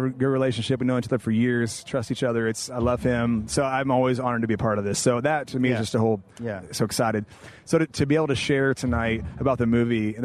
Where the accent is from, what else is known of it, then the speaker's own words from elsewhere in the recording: Indiana, United States; moved away as an adult; now in California, United States; how I came from Indiana to Bible college in California, how I met Melissa, our story